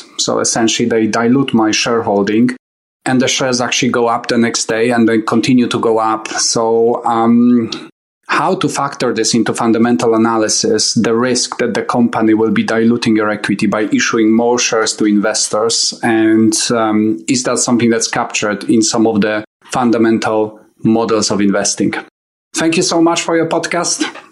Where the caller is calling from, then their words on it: United Kingdom; I'm calling you from United Kingdom.